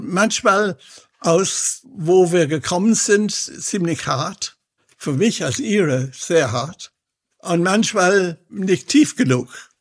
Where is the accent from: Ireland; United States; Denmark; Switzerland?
Ireland; German is a second language; moved away; Und ich komme aus Irland.